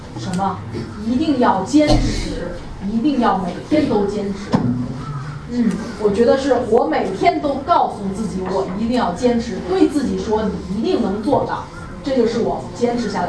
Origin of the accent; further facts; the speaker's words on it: Beijing, China; 北京，我来自北京，一直生活在北京。